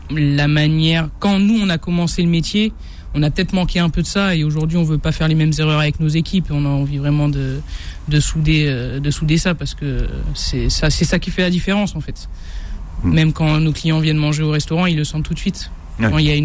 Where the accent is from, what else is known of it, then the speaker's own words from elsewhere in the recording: Nice, Provence-Alpes-Côte d'Azur, France; moi, j'ai des origines méditerranéennes, un peu sicilienne du côté de ma maman, arménienne du côté de mon papa, mais je suis né à Nice et j'ai vécu à Nice et j'ai commencé mon apprentissage à Nice